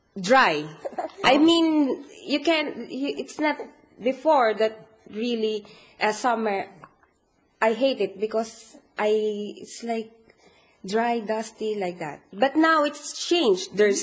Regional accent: Philippines; English is a second language; Growing up in Philippines, like playing outside

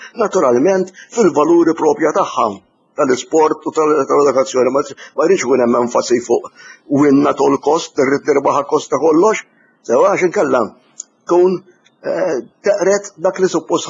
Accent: Gozo, Malta; Jiena għex ta' Għawdex.

